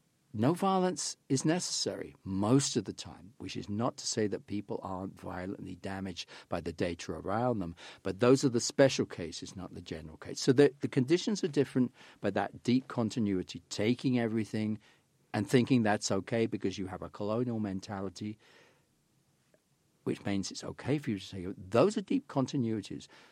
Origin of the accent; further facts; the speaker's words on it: London, United Kingdom; I grew up in London, which is a beneficiary.